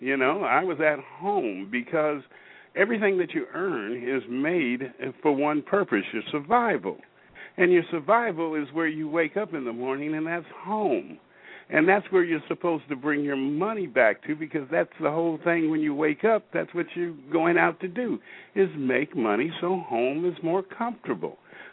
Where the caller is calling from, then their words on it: Federal Way, Washington, United States; I'm calling in from Washington State up here in the Evergreen State, close to Seattle, but I'm in Federal Way, Washington.